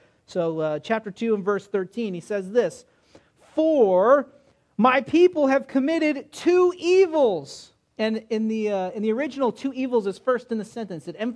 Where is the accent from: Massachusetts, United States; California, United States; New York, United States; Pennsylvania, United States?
California, United States; we lived in Los Angeles for quite a while. I grew up in California